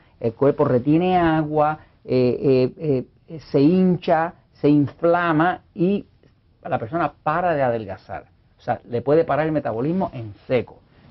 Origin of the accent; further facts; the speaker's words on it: Puerto Rico; yo como puertorriqueño pues me hace falta mi arroz con habichuela, mi arroz con frijoles, ¿no?, de vez en cuando.